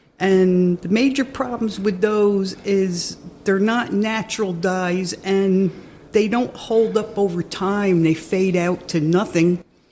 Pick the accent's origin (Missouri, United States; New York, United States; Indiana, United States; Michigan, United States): New York, United States; Red Hook; Let's see. I grew up in Red Hook. My dad had a farm stand selling honey, eggs, and vegetables and canned goods.